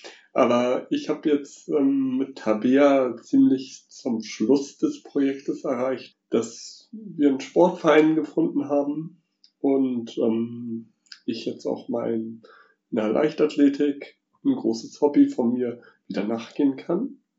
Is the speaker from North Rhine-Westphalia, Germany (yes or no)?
no; Wilhelmsburg, Hamburg, Germany; Also ich komme ursprünglich aus Wilhelmsburg